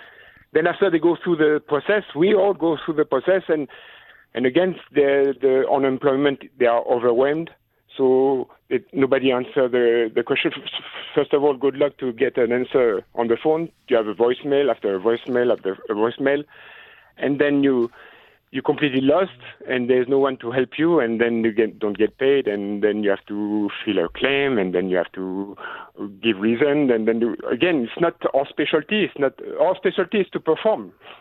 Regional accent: France; I'm from France and my wife is from Quebec, so we have to go back to Quebec.

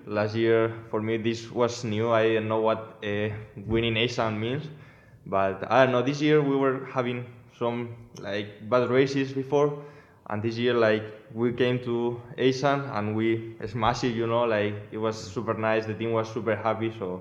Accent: Spain; English is a second language; now in United States; I'm from Spain

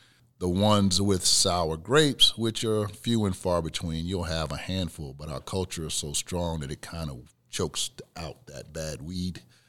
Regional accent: Newark, New Jersey, United States; But prior to coming from New Jersey and growing up in Newark like I did, he's not far from the neighborhood I grew up in.

